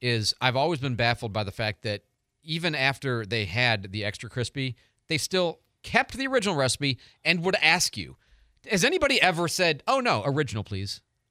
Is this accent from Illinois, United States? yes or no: yes; Chicago, Illinois, United States; I grew up on Church's in Chicago.